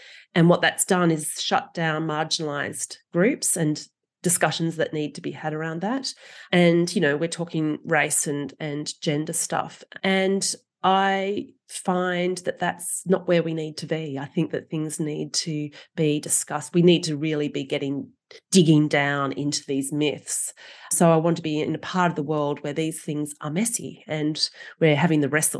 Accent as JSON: {"language": "English", "country": "Australia", "said": "I mean, I observe as an Australian that we are quite behind with really good, constructive, progressive, and confronting gender and racial discussions."}